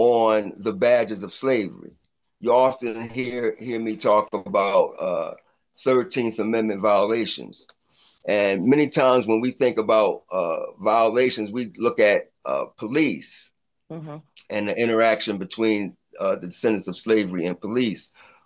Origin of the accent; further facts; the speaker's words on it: United States; We are American freedmen, which is a status.